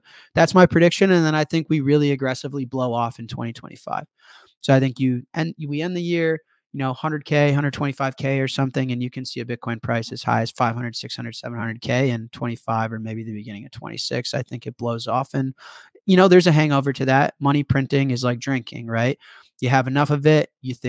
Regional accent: Chicago, Illinois, United States; I grew up on the North Side, but I was raised a Sox fan, which is unfortunate.

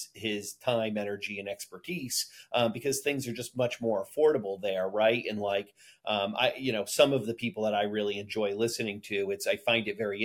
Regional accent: United States; I'm an American and, you know, I want to see, you know, America do well

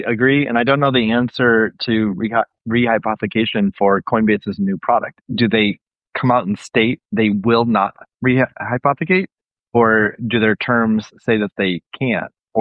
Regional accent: Iowa, United States; I grew up in Iowa, went to Iowa State.

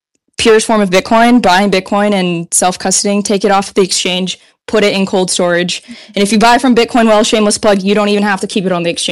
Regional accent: United States; Obviously, as an American, I don't really have a use case for stablecoins.

